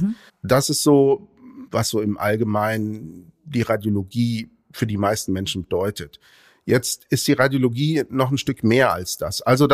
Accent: Düren, North Rhine-Westphalia, Germany; also born or lived in Würzburg; ich bin zwar gebürtiger Würzburger, das ist auch wichtig, aber bin schon in jungen Jahren nach Düren gekommen und bin im Rheinland groß geworden.

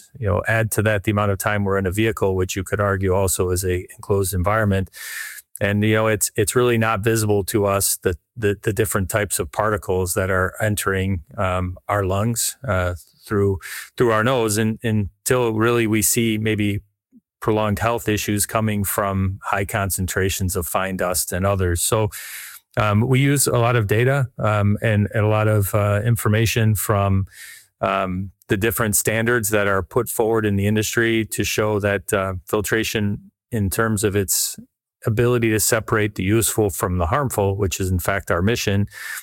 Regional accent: United States; as the CEO being American

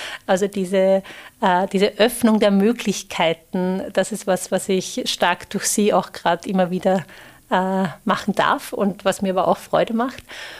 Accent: Upper Austria, Austria; moved away as an adult; Ich komme ja aus der Nähe von Linz

